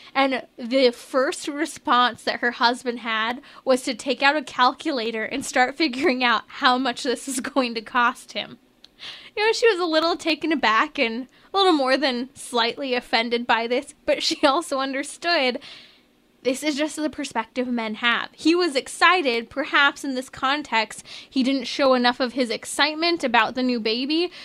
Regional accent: San Diego, California, United States; Love my San Diego people here. Okay, so I was from San Diego, if you didn't know that.

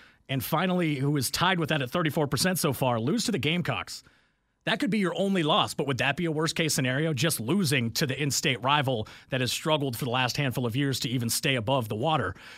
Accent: New England, United States; It was Red Sox and Braves growing up in New England.

